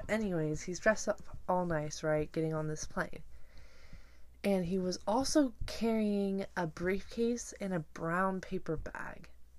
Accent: West Coast, United States; And I'm from the West Coast, so that kind of freaks me out, first of all.

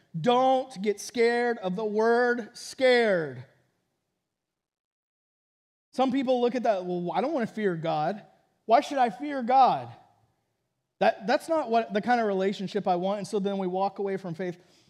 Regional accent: Texas, United States; also born or lived in Oregon; I lived in Oregon for 10 years. I grew up in Texas.

